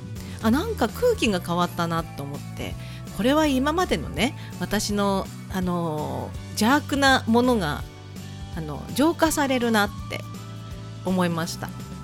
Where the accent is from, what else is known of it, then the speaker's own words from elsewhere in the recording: Chiba, Japan; 私千葉県民なんで。